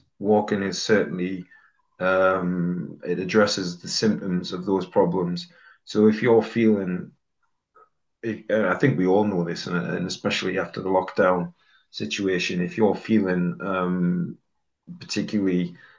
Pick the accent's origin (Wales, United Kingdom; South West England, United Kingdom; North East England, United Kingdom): North East England, United Kingdom; also born or lived in Dubai; amongst, I'd imagine, working class raised men of County Durham.